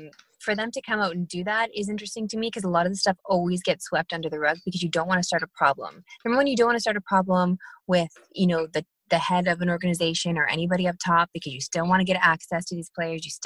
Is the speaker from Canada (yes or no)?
yes; Western Canada, Canada; now in Toronto, Canada; I came from Western Canada where, you know, populations are, the numbers are a lot lower than they are here. So, and I'm trying, I've been here for 15 years. And so I do identify as a Torontonian